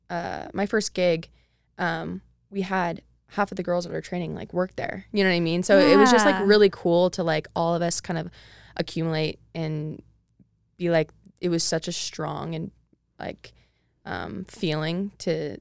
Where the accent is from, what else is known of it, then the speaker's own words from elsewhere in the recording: Eugene, Oregon, United States; Eugene, Oregon. There's nothing to do there either, so it's, like... But, like, at least I knew some people there.